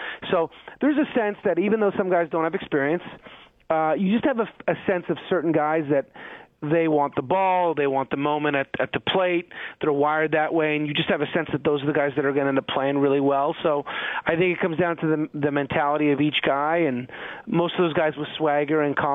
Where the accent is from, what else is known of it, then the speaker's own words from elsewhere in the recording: Montreal, Quebec, Canada; also born or lived in Toronto; I'm Canadian. Grew up in Montreal. Lived in Toronto.